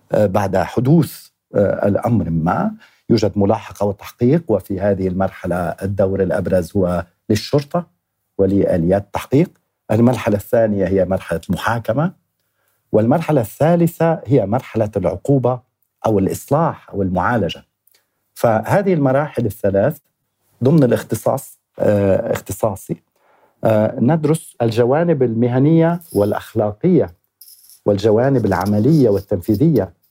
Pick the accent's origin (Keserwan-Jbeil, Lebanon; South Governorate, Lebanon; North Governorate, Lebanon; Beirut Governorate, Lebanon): Beirut Governorate, Lebanon; Beirut; also born or lived in United States; ونشأت هنا في بيروت … ودرست في الجامعة الأمريكية ثم سافرت إلى الولايات المتحدة الأمريكية وأكملت دراستي الماجستير ولاحقا الدكتوراه